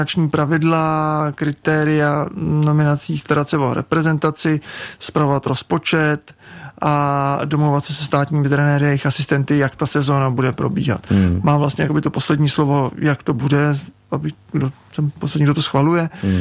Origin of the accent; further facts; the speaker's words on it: Prague, Czechia; ona je od Mělníka, já jsem čistě z Prahy